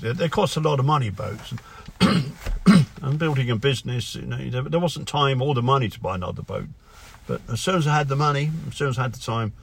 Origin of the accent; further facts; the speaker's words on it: Scotland, United Kingdom; I was brought up on the Holy Loch in Scotland, my sandbank, and attached to Robertson's Yard there was a 16-foot clinker-built launch